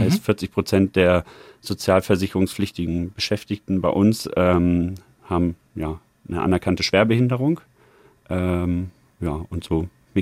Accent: Lower Saxony, Germany; Meine familiären Wurzeln, da wo ich auch die ersten 20 Jahre meines Lebens aufgewachsen bin, liegen in Niedersachsen. Ein bisschen im Nichts für einen jungen oder für junge Leute. Deswegen beschreibe ich es immer, es liegt zwischen Göttingen und Hannover.

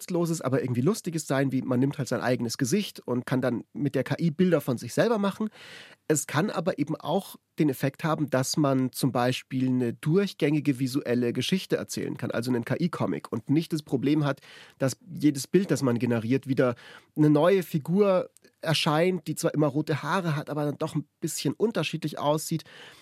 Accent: Munich, Bavaria, Germany; Ja, das, ich komme ja aus München.

